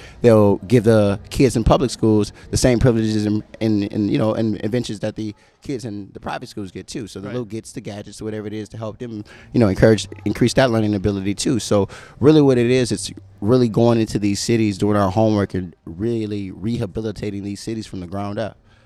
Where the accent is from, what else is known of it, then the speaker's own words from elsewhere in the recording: Louisiana, United States; now in Minnesota, United States; I'm from Louisiana.